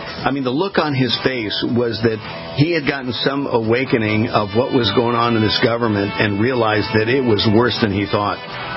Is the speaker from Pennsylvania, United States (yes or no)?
no; California, United States; I mean, you know, I grew up in California, Rachel.